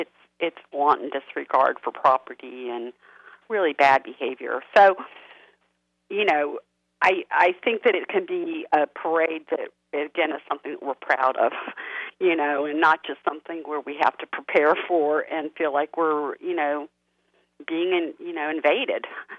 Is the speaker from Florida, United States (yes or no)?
yes; Tampa, Florida, United States; I grew up in Tampa